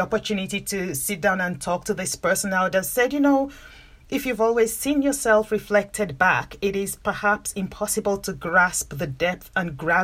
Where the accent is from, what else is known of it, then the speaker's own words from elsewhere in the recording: Nigeria; I grew up in Nigeria. I'm Nigerian